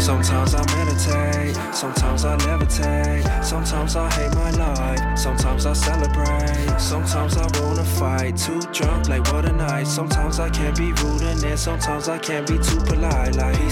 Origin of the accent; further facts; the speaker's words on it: Avondale, Auckland, New Zealand; So I'm from originally from Avondale, and we're right here in the heart of Tutarangi.